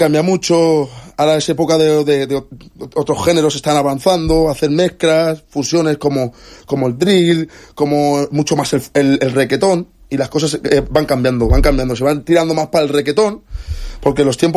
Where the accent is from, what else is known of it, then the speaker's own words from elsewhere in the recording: Benidorm, Valencian Community, Spain; Nací en Valencia, pero llevo casi toda la vida aquí en Benidorm.